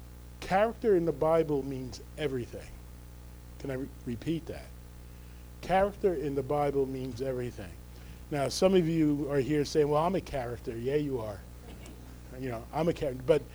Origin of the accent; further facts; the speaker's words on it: New Jersey, United States; accent: North Jersey; But I can't hide my North Jersey accent.